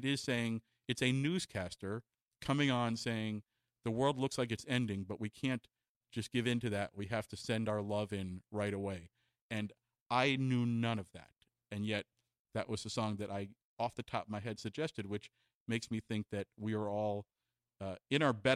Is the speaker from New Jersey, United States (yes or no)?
yes; New Jersey, United States; And it's like, I'm from Jersey, so we both knew that … needed to be on it.